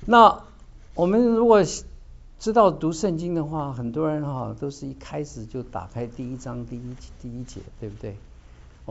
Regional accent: China; 我们中国人也有很多的成语的用法，对不对？

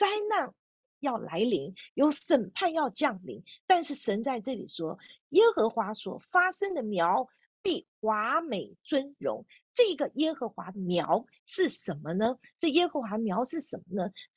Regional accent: Taiwan; 我是从台湾来的

